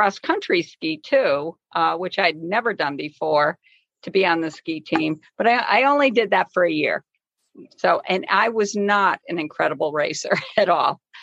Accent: Scotia, New York, United States; No, actually, I grew up in Scotia, New York.

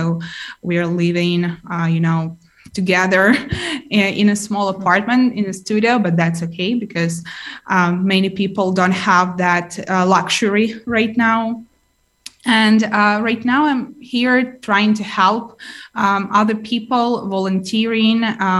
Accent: Mariupol, Donetsk Oblast, Ukraine; many of my relatives and friends and close people who are currently in Mariupol. It's my hometown, and I can't connect with them for 10 days already.

